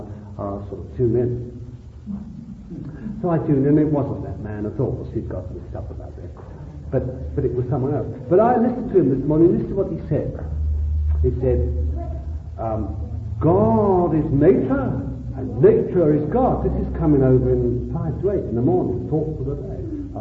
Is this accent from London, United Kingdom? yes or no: yes; Bethnal Green, London, United Kingdom; I am a Londoner. I was born in Bethnal Green. And I remember